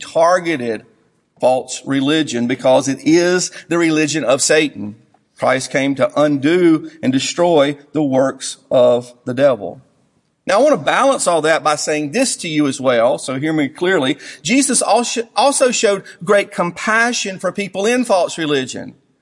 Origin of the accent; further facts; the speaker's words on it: the South, United States; And again, growing up in the South, oftentimes there was a knock on your door on Saturday mornings.